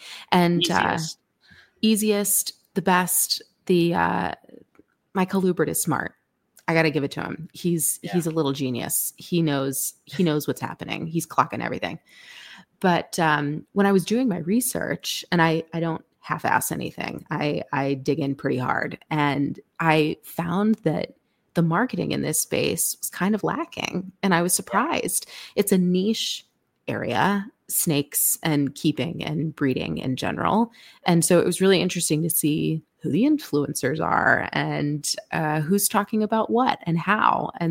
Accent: Georgia, United States; I grew up in North Georgia in this super fun suburb with about 1 billion other kids.

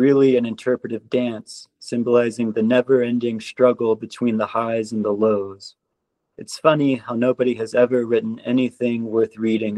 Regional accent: North Carolina, United States; I went to, because I'm from North Carolina, so I went to the University of North Carolina at Greensboro.

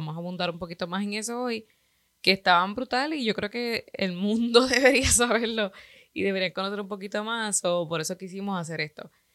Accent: North Carolina, United States; nosotros somos de Carolina del Norte

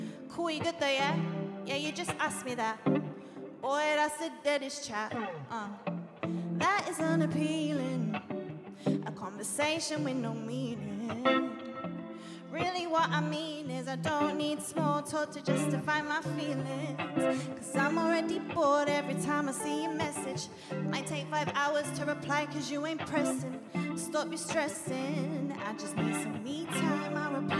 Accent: Leicester, East Midlands, United Kingdom; now in London, United Kingdom; I'm from Leicester, but I live in London. Been here a while, I consider me a Londoner. Small town girl

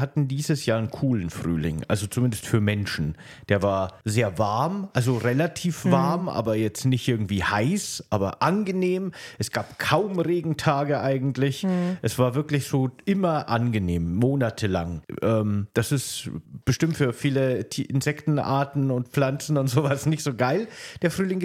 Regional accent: Passau, Bavaria, Germany; ich komme ja ursprünglich aus Passau

